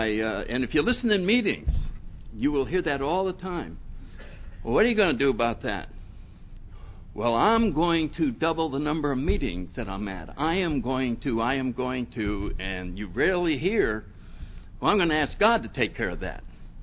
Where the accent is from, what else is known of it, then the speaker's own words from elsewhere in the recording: New Haven, Connecticut, United States; I grew up in New Haven, Connecticut.